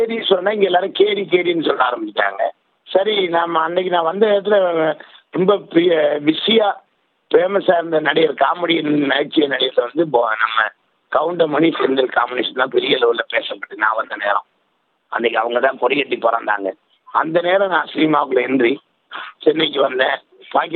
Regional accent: Sri Lanka; நான் ஒரு இலங்கை தமிழன்

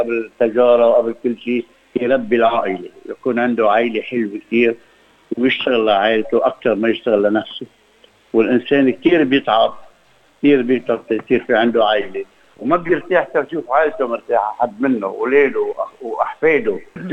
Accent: Lebanon; كلبناني عريق

